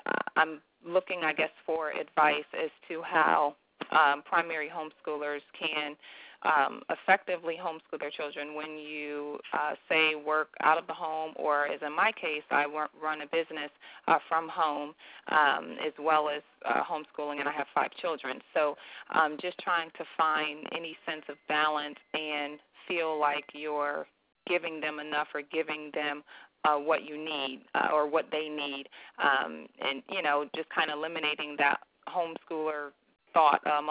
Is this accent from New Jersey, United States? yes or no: no; Albany, New York, United States; from Albany, New York.